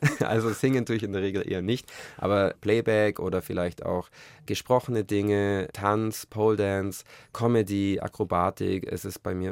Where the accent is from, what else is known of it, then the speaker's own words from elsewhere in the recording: Kempten, Bavaria, Germany; auch in Kempten, wo ich herkomme